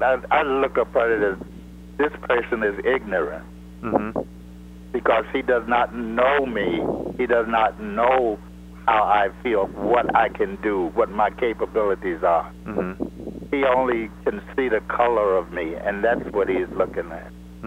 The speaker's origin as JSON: {"language": "English", "region": "the South", "country": "United States", "tie": "born there", "said": "I knew how things were. I was born in the South. I knew how things were there."}